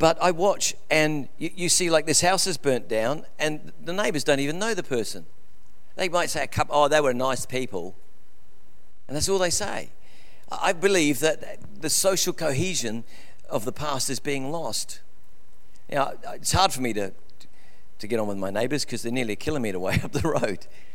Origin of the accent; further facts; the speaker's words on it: Christie's Beach, South Australia, Australia; when I grew up in Christie's Beach, we knew everybody in the street.